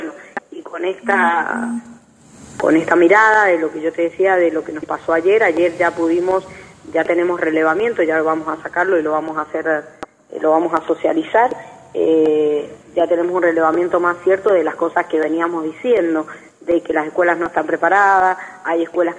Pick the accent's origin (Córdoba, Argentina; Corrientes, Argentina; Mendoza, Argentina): Mendoza, Argentina; los que somos de toda la vida de Mendoza sabemos muy bien, cuando éramos chicos